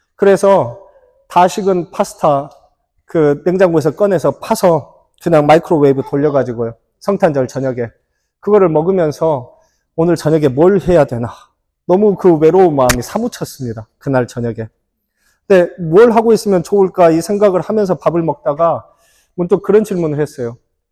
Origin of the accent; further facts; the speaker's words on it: South Korea; moved away; 그래서 제가 한국 사람이라고 하면 다들 잘 자기들이 생각하는 한국 사람과 제가 너무 다르게 생겨서